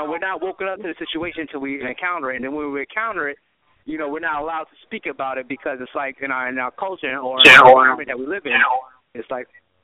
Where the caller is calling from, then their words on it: Mount Vernon, New York, United States; I'm calling from Mount Vernon. You know what I'm saying? Shouting out, peeping out the show.